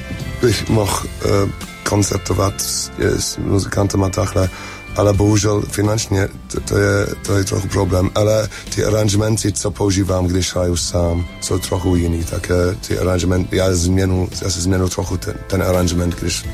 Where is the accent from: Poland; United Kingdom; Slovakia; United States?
United Kingdom; England; Czech is a second language; No, to není tak běžný u nás v Anglii. Já jako Angličan to můžu říct